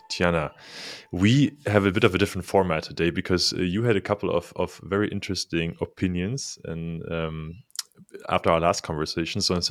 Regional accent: Germany; moved away; I know you're in Berlin now. I'm originally from Germany. I moved away from Germany kind of because of the bureaucracy.

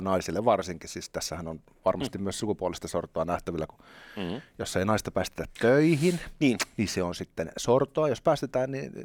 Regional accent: Espoo, Uusimaa, Finland; Itse olen Espoosta.

